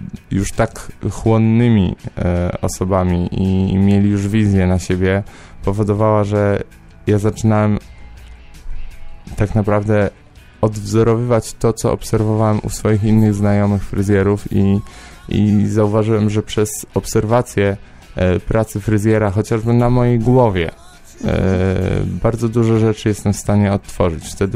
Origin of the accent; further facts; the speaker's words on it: Ciechanów, Masovian Voivodeship, Poland; w mojej rodzinnej miejscowości w Ciechanowie była szkoła fryzjerska